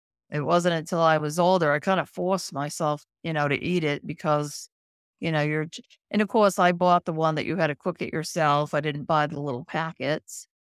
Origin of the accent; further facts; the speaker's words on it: East Coast, United States; I grew up on the East Coast and I grew up right on the water.